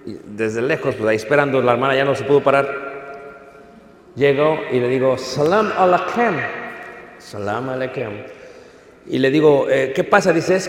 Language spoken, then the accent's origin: Spanish; Mexico; now in United States; Digo, soy mexicano.